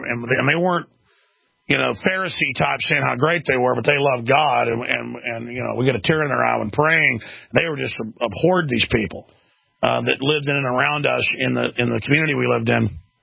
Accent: Dallas, Texas, United States; I grew up in Dallas around a bunch of the famous televangelists, hung out with their kids.

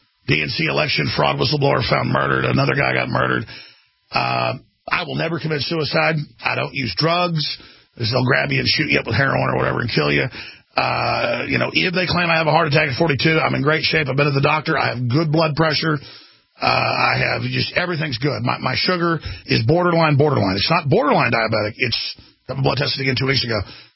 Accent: United States; I'm an American. Get used to it.

